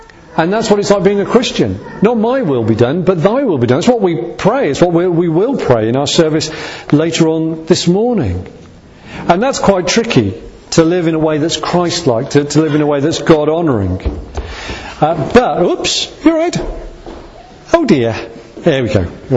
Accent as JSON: {"language": "English", "country": "United Kingdom", "said": "So we're British. We're sort of more, we're more reserved than that."}